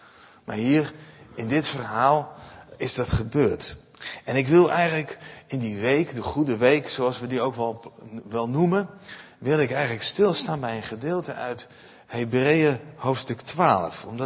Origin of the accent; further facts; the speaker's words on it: Eindhoven, North Brabant, Netherlands; Ik ben dat niet gewend. Ik kom uit Eindhoven en daar zitten we wat dichter op elkaar.